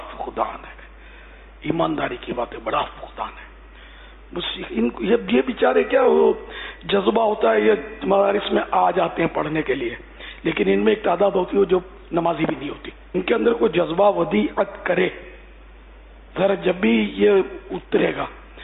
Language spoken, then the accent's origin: Urdu; Pakistan; born there; وہاں میں تو پیدا ہوا ہوں پاکستان میں، ان کی ہمارے ماں باپ کی بات کر رہا ہوں